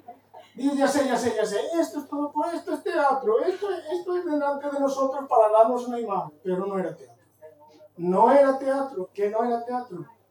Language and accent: Spanish; Galicia, Spain; Pero claro, como gallego mal pensado, digo